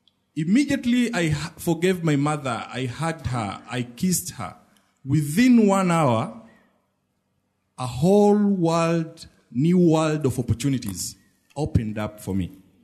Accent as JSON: {"language": "English", "country": "Kenya", "said": "and I'm coming from Kenya."}